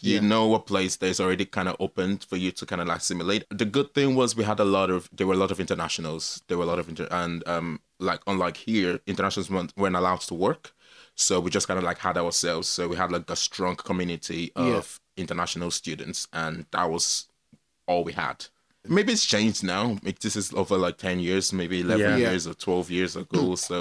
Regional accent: Port Harcourt, Rivers, Nigeria; now in Ireland; Born and bred in Nigeria, Port Harcourt, River State. But we're Igbos. Port Harcourt is technically still Igbo. Like, people are like, we're close enough. So, but from Anambra State. And every year, like every Christmas, we'll go back

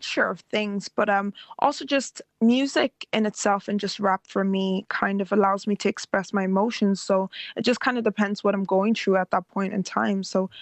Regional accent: Côte d’Ivoire; I also throw in French because I'm from Ivory Coast. My parents speak French.

